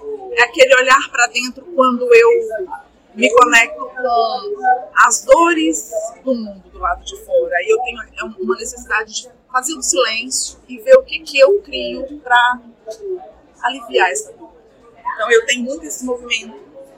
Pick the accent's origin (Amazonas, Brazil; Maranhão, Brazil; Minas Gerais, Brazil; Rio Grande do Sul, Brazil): Minas Gerais, Brazil; Itabira; eu nasci em Itabira, é uma cidadezinha no interior de Minas, 1h30 de BH, terra de Drummond, né? Sou itabirana de ferro